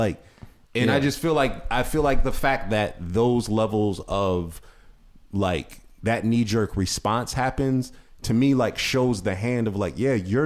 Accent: Ohio, United States; and I grew up in Ohio, Midwest, we love our guns too, right?

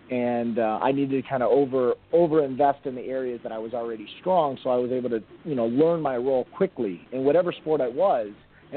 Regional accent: Miami, Florida, United States; now in Washington, D.C., United States; I'm born and raised in Miami, playing my college ball at Carolina, and then opened up a business back down in South Florida. And in 2009, moved up to D.C. area

